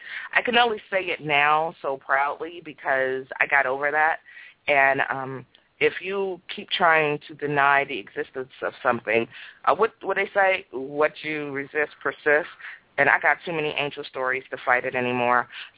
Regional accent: Anacostia, District of Columbia, United States; The current news reports, if you look up where I grew up in Anacostia, will not reflect that.

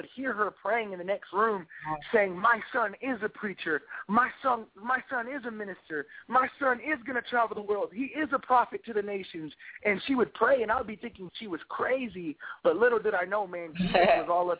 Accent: La Puente, California, United States; actually, I live in Beaumont now, so I'm over here by Palm Springs area, but I grew up in La Puente, California

